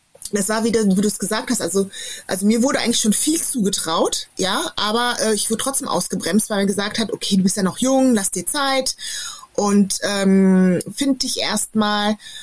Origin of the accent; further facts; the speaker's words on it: Germany; für mich ist halt Deutschland meine Heimat